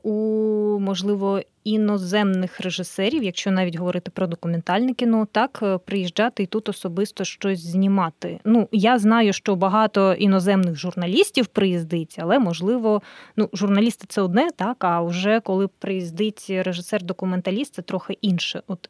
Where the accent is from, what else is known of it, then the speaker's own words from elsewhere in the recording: Donbas, Ukraine; Ну, я сама з Донбасу, і мені було цікаво, так?